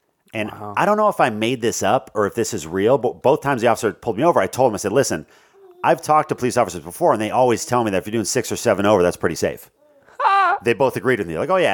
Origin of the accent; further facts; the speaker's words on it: Midwest, United States; Now, growing up in the Midwest, I forget, Bobby, have you been out there?